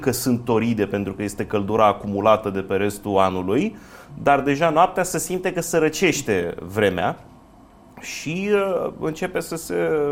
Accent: Bărăgan, Romania; Acum, dat fiindcă eu vin din Bărăgan și cumva am fost martor

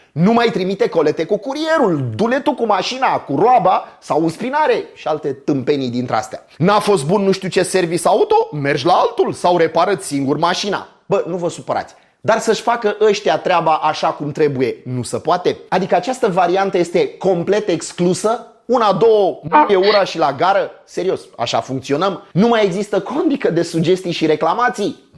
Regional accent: Romania; Sunt român până în măduva oaselor

